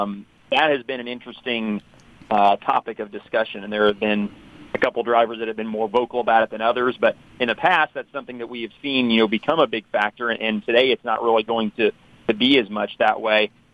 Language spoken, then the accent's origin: English; Indianapolis, Indiana, United States; I'm originally from Indianapolis, and so I've grown up, you know, going to the Indy 500.